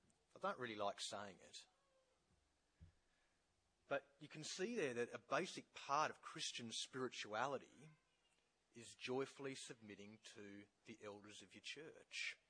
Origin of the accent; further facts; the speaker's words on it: Australia; we certainly, I think, as Australian people feel that here